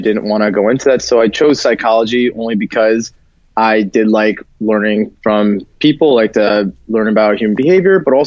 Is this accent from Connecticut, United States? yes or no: yes; Stamford, Connecticut, United States; now in San Diego, United States; So I'm from Stamford, Connecticut. I just moved out here to San Diego since June.